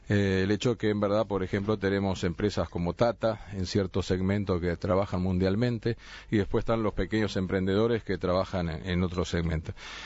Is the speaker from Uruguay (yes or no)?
yes; Uruguay; como todo uruguayo, somos una mezcla de varias regiones después, ¿verdad? Porque si bien el apellido es de origen alemán, mis abuelos en verdad eran ucranianos, abuelos españoles.